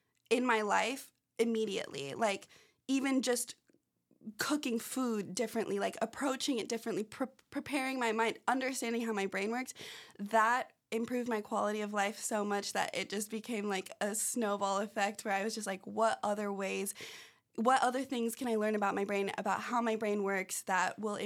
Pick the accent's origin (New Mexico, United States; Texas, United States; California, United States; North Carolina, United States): California, United States; San Diego; I grew up in San Diego, so I remember being a sophomore wanting to take the AP Psych class